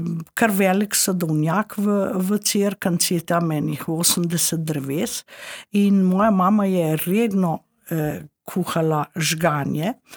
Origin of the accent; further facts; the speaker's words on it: Inner Carniola, Slovenia; naša tradicija notranjska, ker nimamo grozdja, se pravi, ni vino naša osnovna alkoholna pijača